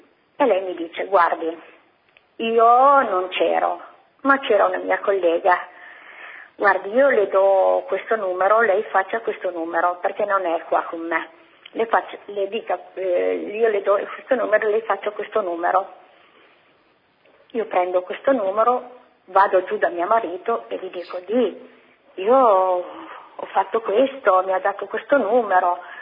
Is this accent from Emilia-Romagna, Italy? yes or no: no; Piedmont, Italy; noi siamo di Neide, provincia di Cuneo